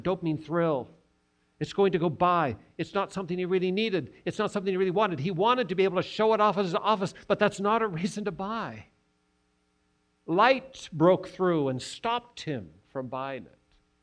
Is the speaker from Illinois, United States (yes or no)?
no; Seattle, Washington, United States; I'm from Seattle. I literally grew up with Bill Gates. He and I are in the same part of town, same neighborhood, all that.